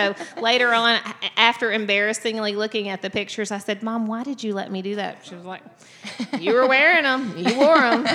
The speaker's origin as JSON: {"language": "English", "town": "Sheridan", "region": "Arkansas", "country": "United States", "tie": "born or raised there", "also_born_or_lived": "Hampton", "said": "You know, every story in Arkansas is a long story. But yes, the first half of my childhood was in Hampton. The second half was in Sheridan, which is where my parents are from"}